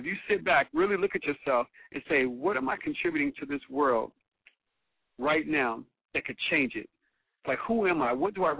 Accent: Cincinnati, Ohio, United States; now in Los Angeles, United States; I'm from Cincinnati, Ohio, and I will always say that. And that man that grew up in Cincinnati, Ohio, would never be changed by what's out here, you know?

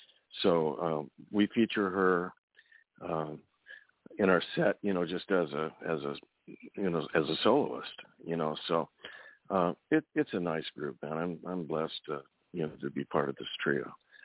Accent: Visalia, California, United States; born there; I was from up there and everything. I was born in Visalia, and so were … you know.

